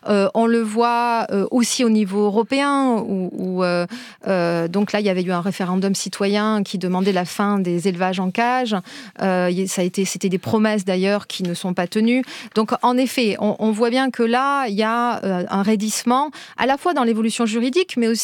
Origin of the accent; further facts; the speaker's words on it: Pyrenees, France; Entre les brebis que je voyais paître, moi je suis des Pyrénées